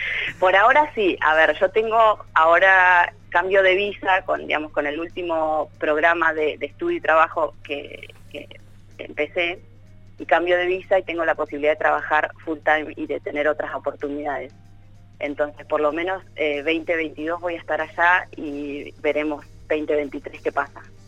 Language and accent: Spanish; Argentina; cada vez que digo que soy de Argentina